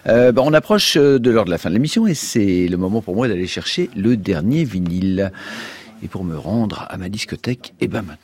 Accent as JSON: {"language": "French", "country": "Switzerland", "said": "Ah ben, je joue pas au rugby, moi, hein. Et en plus, je suis suisse."}